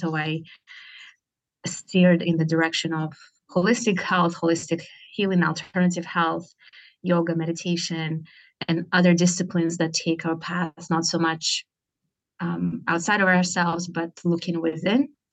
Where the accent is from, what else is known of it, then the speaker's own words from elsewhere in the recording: Russia; moved away as an adult; now in United States; I was brought up in Russia and moved to the United States when I was 21.